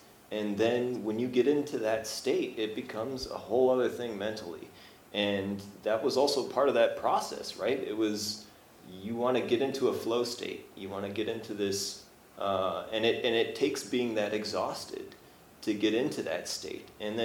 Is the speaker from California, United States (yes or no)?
yes; San Francisco, California, United States; I grew up in San Francisco.